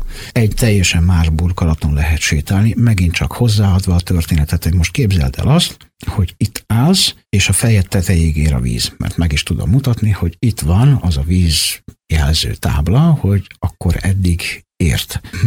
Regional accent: Budapest, Hungary; mi, akik mondjuk budapestiek vagyunk

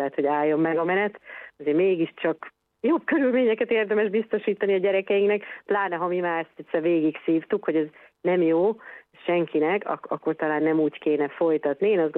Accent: Miskolc, Borsod-Abaúj-Zemplén, Hungary; én mondjuk ugye miskolci vagyok, tehát hogy az én osztályomból, amiben jártam véve, a 36 emberből 30 rajzott ki, nem csak az országba, hanem a világba

